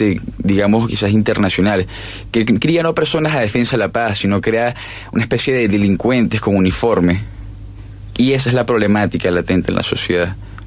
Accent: Venezuela; Es algo muy sencillo y es lógico, y es algo que pasó en mi país. ¿Y qué es lo peor? Que esto va en medida proporcional. Cada vez los grados son de más pequeños a más grandes. En Venezuela, mira cómo termina.

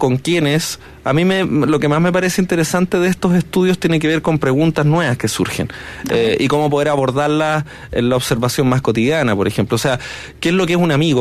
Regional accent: Chile; lo que somos también como chilenos

